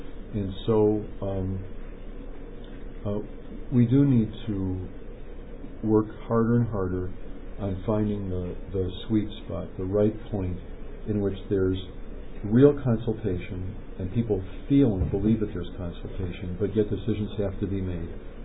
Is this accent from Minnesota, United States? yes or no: no; Los Angeles, California, United States; I grew up in Los Angeles and started my college career at UCLA